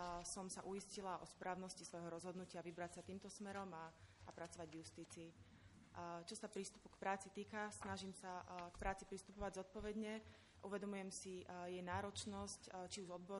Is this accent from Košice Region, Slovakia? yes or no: yes; Košice, Košice Region, Slovakia; pochádzam z Košíc